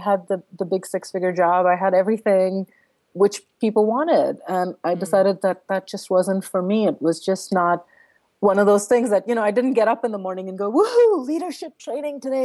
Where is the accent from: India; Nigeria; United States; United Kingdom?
India; also born or lived in Middle East; I grew up I grew up in India, obviously, and in the Middle East, but I grew up in a very food obsessed household.